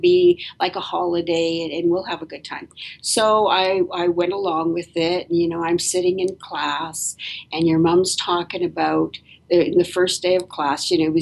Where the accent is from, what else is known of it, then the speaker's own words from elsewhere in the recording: Canada; moved away; also born or lived in Australia; I was raised in Canada. Well, mostly in Canada.